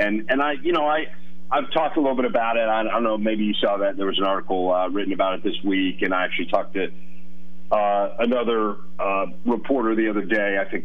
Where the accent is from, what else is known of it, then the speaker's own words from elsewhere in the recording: Chicago, Illinois, United States; now in Connecticut, United States; I mean, we love living in Connecticut, even though I'm from Chicago.